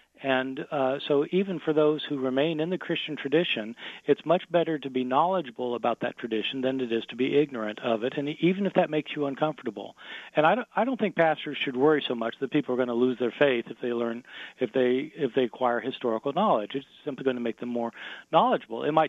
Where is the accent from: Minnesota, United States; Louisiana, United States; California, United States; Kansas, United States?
Kansas, United States; Lawrence; And so I was raised in Lawrence, Kansas, where the Kansas Jayhawks are.